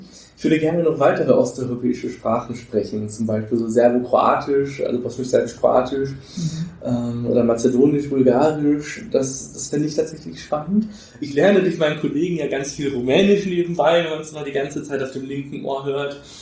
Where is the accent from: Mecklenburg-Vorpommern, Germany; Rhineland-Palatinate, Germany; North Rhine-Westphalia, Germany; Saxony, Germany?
North Rhine-Westphalia, Germany; now in Nuremberg, Germany; ich komme ja tatsächlich eigentlich aus dem Ruhrgebiet und bin dann über Studium etc. dann zu meiner ersten Arbeit in Nürnberg gekommen.